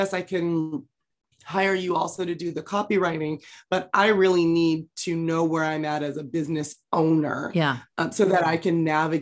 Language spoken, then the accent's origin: English; California, United States; also born or lived in Los Angeles, United States; I grew up in the San Francisco Bay Area.